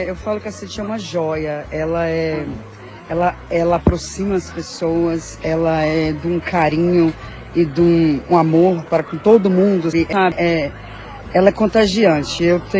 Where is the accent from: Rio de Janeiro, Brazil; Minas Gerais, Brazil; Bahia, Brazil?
Minas Gerais, Brazil; Governador Valadares; now in United States; Eu sou de Governador Valadares.